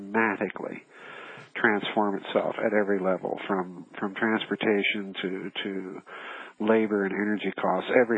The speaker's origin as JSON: {"language": "English", "region": "South Dakota", "country": "United States", "said": "I'm a hack from South Dakota."}